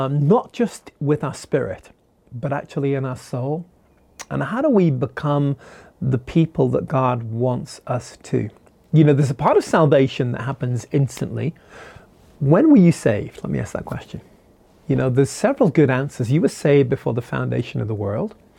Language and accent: English; United Kingdom; now in United States; I'm a Brit, now an American, living here in the United States.